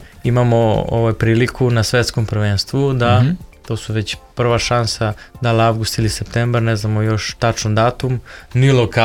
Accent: Split, Split-Dalmatia County, Croatia; za Zvezdu, ja sam još iz Splita kao klinac.

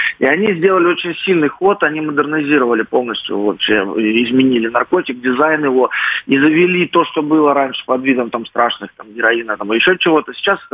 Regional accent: Belgorod, Belgorod Oblast, Russia; я уроженец города Белгорода, я там начал работу по реабилитации

